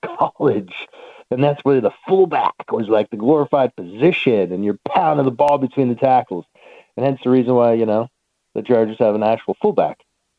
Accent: Wyoming, United States; In my small little corner of a place I grew up in Wyoming, we didn't have that. But as I moved to Southern California

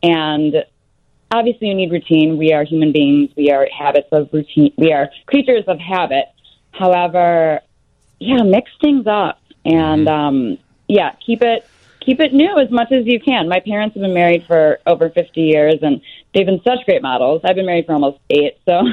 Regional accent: Glencoe, Illinois, United States; now in Los Angeles, United States; So I grew up in Glencoe.

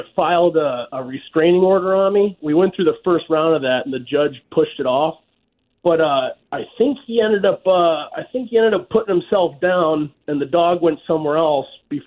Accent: Detroit, Michigan, United States

